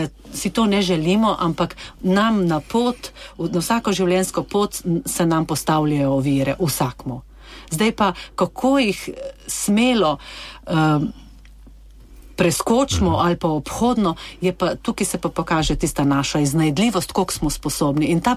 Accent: Javornik, Gorizia, Slovenia; Odraščala sem še v Idrijski občini, ampak na južnem delu, na Javorniku.

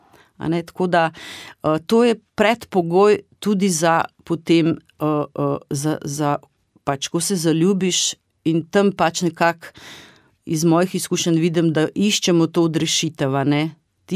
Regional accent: Croatia; now in Slovenia; biti sama, ne, v drugi državi, preselila sem se iz Hrvaške sem, ne, brez podpore

